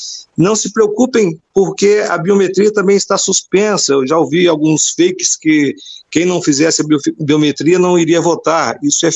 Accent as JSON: {"language": "Portuguese", "country": "Brazil", "said": "Bem, como bom brasileiro, nós sempre, costumeiramente, deixamos para a última hora."}